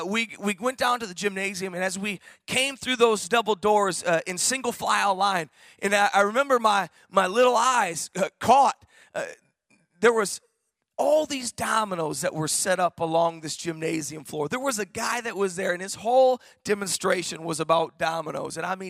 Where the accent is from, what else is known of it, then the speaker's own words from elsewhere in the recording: Michigan, United States; and I was born and raised in Michigan, so I don't know what they call them here, but in Michigan, we had these things called assemblies.